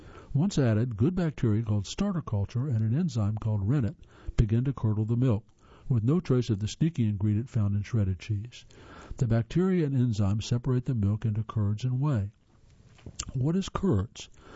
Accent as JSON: {"language": "English", "region": "Wisconsin", "country": "United States", "tie": "born or raised there", "said": "Of course, I'm biased. Born and raised in Wisconsin, I had the pleasure of being introduced to cheese c"}